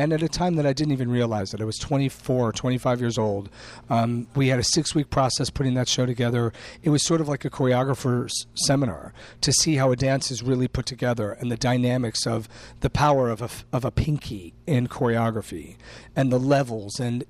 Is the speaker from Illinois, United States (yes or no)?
yes; Chicago, Illinois, United States; now in Pennsylvania, United States; People are like, oh, you're from Pennsylvania. I was like, I live in Pennsylvania. I'm from Chicago. I am a product of this city.